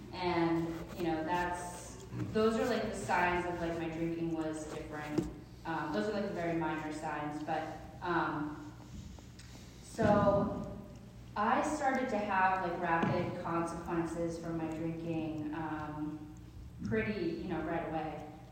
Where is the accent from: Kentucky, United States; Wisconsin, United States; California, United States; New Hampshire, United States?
New Hampshire, United States; So I grew up in New Hampshire, and I also was kind of like a serious kid, and I got held back from kindergarten.